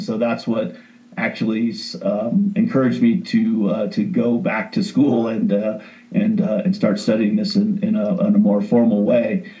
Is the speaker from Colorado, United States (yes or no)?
yes; Boulder, Colorado, United States; Well, it's a little bit of a tangled web, but I grew up in Boulder, Colorado, in a family that really enjoyed winter sports